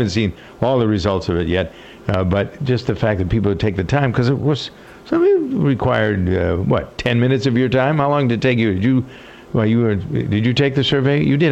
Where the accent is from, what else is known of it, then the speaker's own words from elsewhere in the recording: Framingham, Massachusetts, United States; there's a great joke in my hometown of Framingham, Massachusetts.